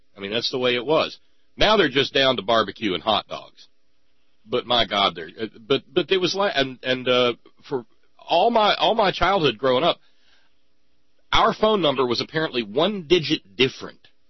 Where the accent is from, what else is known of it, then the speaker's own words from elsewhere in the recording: Alabama, United States; Oh, see, now from growing up in Alabama, I know a little bit about that stuff, Bill, because I grew up in a dry county